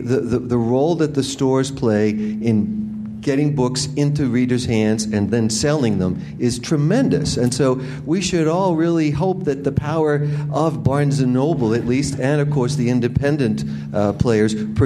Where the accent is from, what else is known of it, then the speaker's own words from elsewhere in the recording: Boston, Massachusetts, United States; I'm from Boston, and we've been through the last 6 months of winter